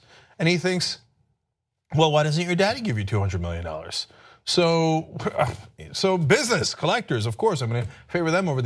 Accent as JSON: {"language": "English", "country": "United States", "said": "I, as an American, find them to be too high."}